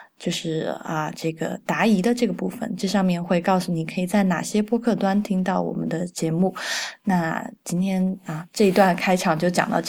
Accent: Sichuan, China; 因为我是四川人嘛，我现在录音的时候我也在四川。

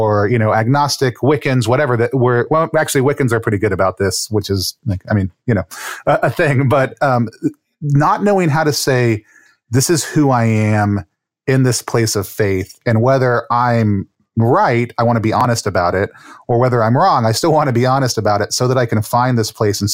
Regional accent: the South, United States; especially as a Catholic, there's always been this preconceived notion, especially growing up in the South, that there's one way to be Catholic

